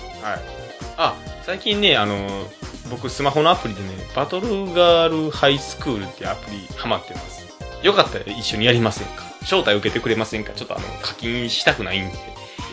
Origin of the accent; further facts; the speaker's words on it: Higashiosaka, Osaka, Japan; 僕の実家がね、あの、大阪府、東大阪市の方にあるんですよね。でなんですけども、まあ、僕ずっとそっちの方に十何年間、まあ、嫁と同棲するまではずっと住んでたんですけど、